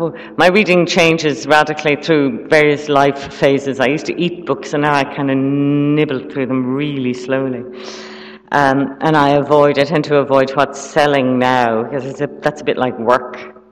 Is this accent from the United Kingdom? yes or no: no; Ireland; people ask me about being an Irish writer all the time, and I don't talk enough about the language